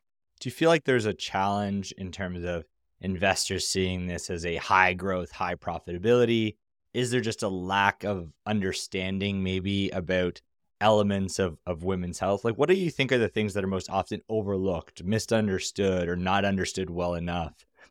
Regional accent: Canada; I'm Canadian

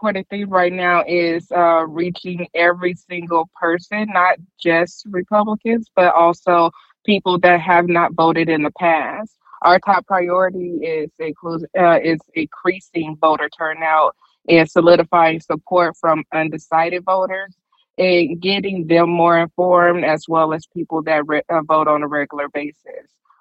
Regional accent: Las Vegas, Nevada, United States; Yes, well, growing up in Nevada, specifically Las Vegas, I grew up all over. We moved around a lot.

